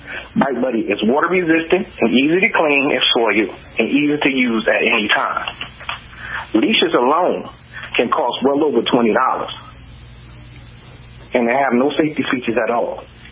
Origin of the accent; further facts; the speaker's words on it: Newark, New Jersey, United States; A little bit about myself. I'm from Newark, New Jersey, and I'm actually a OES veteran